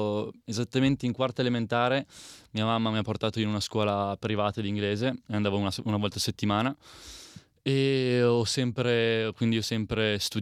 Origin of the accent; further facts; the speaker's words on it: Cella Monte, Piedmont, Italy; Sono qua dal 16 ottobre, sono arrivato qua volando da Milano, ma sono dal Piemonte, un paesino circa un'ora da Torino, Cellamonte.